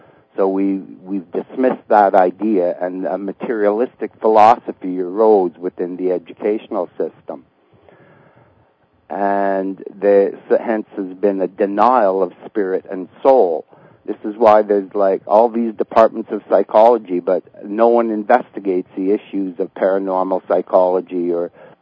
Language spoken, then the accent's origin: English; Ottawa, Ontario, Canada; I'm from Ottawa area, Ottawa, Canada.